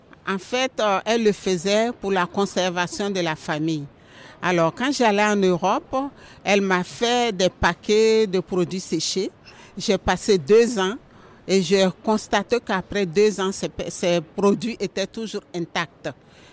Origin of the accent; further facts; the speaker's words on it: Côte d’Ivoire; je viens de la Côte d'Ivoire.